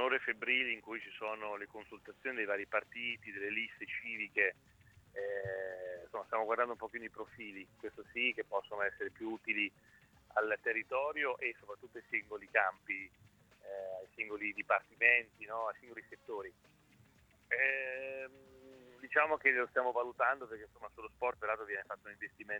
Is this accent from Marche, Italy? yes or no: yes; Ancona, Marche, Italy; Sì, questo da anconetano ovviamente mi inorgoglisce questo.